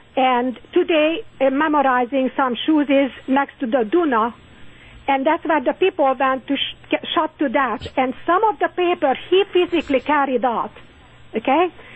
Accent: United States; I'm American.

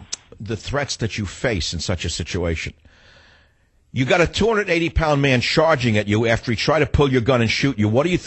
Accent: San Francisco, California, United States; let me take one call from my hometown station in San Francisco, KSFO.

